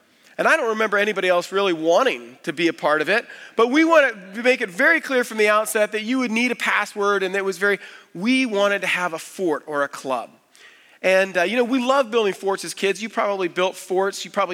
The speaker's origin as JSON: {"language": "English", "region": "Florida", "country": "United States", "tie": "born or raised there", "said": "When I was a boy growing up in South Florida, we had a huge mango tree in our backyard."}